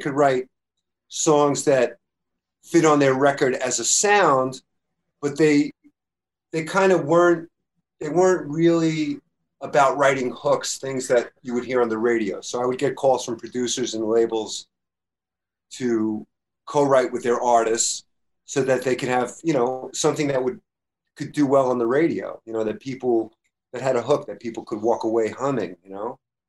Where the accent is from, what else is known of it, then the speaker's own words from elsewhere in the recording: Brooklyn, New York, United States; I grew up in Brooklyn, New York in the 60s and 70s, listening.